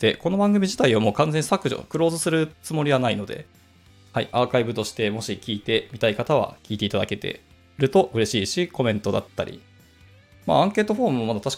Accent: Hiroshima, Japan; 僕、広島出身の人たちが集まるコミュニティ、広島人会っていうのがあるんですけど

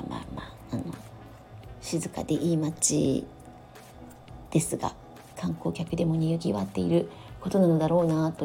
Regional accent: Meguro, Tokyo, Japan; 私が生まれ育ったのは目黒区の祐天寺という小さな町だったので、渋谷にほど近く

